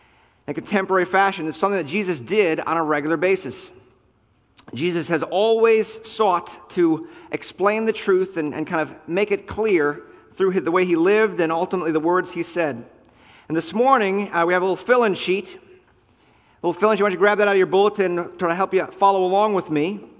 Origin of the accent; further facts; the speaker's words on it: Port Washington, United States; I grew up in Port Washington and didn't really go to church most of my life as a child and a young person.